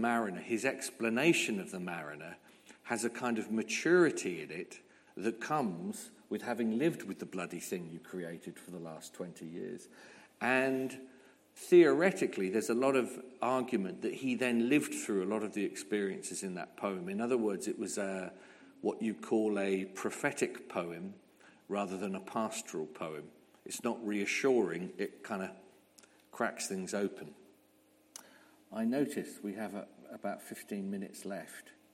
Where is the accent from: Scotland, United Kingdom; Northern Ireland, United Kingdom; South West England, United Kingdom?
South West England, United Kingdom; Torquay; I grew up by the sea. I was thinking about this morning. I grew up in Torquay, in Devon.